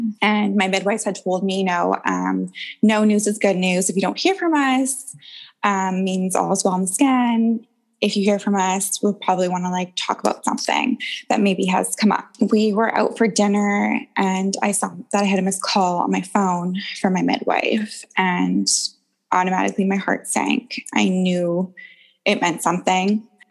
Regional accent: Vancouver, British Columbia, Canada; I'm from Vancouver, Canada, and I am a mom of a almost 12-month-old baby girl now.

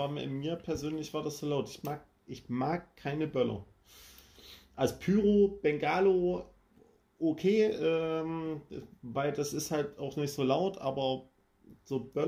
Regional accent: Leipzig, Saxony, Germany; ich habe tatsächlich wieder viel über meine Heimat gelernt. Das alte Bahnbetriebswerk Leipzig Süd.

